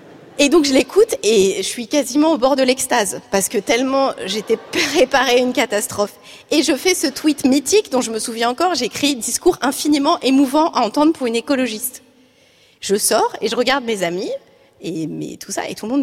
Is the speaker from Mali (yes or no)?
no; France; Parce qu'on est français